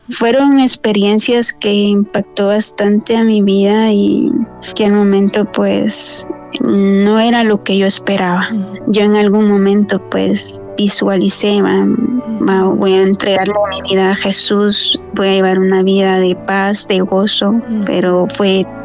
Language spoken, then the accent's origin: Spanish; Guatemala; soy de Guatemala, soy de una familia un poquito grande, somos 8 hermanos.